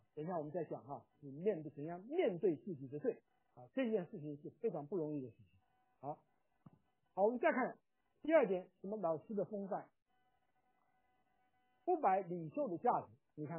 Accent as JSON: {"language": "Chinese", "country": "China", "said": "哎呀，我说我们中国人讲啊，一日为师终身为父"}